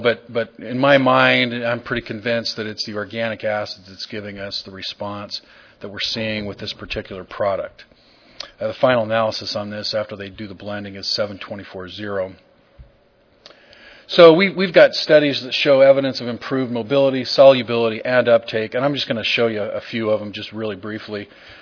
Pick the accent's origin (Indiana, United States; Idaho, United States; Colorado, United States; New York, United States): Idaho, United States; And my family farms potatoes. I'm from Idaho. I'm an Idaho boy.